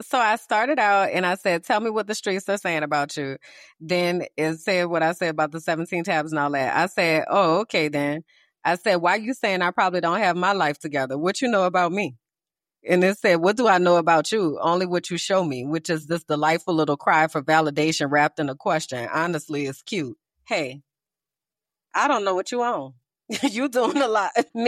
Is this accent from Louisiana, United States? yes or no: yes; New Orleans, Louisiana, United States; Now I got to show your ass I'm from New Orleans